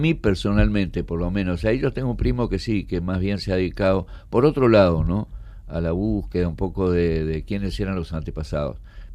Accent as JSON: {"language": "Spanish", "region": "Córdoba", "country": "Argentina", "tie": "born there", "lives_now": "Buenos Aires, Argentina", "said": "En realidad nací en Córdoba, pero vivo en Buenos Aires."}